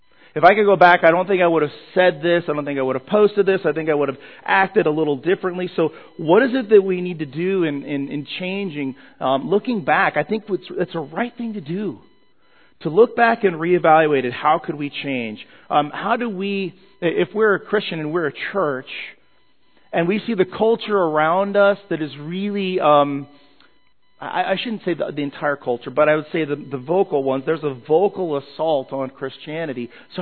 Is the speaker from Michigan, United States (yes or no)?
no; Colorado, United States; also born or lived in California / Mississippi / Pennsylvania; I was born in California, raised in Colorado, was in the Air Force, went to Mississippi, lived in the South for like 8 years. I was blessed to meet my wife in Pennsylvania.